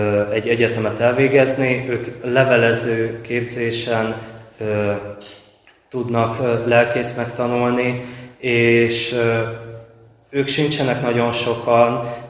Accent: Orosháza, Békés, Hungary; Én Békés megyéből származom, apai oldalról, Tóth Komlósról, ami egy magyarországi szlovák közösség, és anyai oldalról, meg Orosházáról.

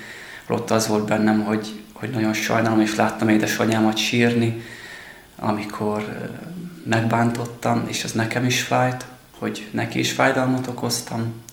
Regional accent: Nyírtelek, Szabolcs-Szatmár-Bereg, Hungary; also born or lived in Nyíregyháza; Nyíregyházán születtem, és ezen a környéken nagyon sok ilyen tanya bokor van. Az egyik ilyen bokortanyán, halmos bokorban éltünk a családommal 4 éves koromig, és utána költöztünk be ide Nyírtelekre, és azóta itt élek.

